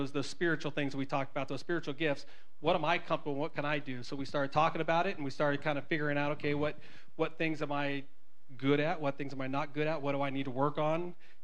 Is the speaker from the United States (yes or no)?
yes; Canyonville, Oregon, United States; You know, I grew up here. I grew up in Caneyville. Graduated out of high school back in 94 right here at South Umpqua.